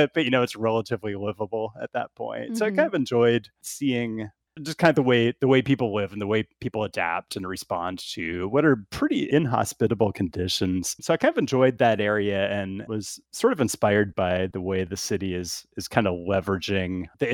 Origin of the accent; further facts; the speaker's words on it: Seattle, Washington, United States; also born or lived in Portland, United States; I grew up in Seattle and lived in Portland for a while.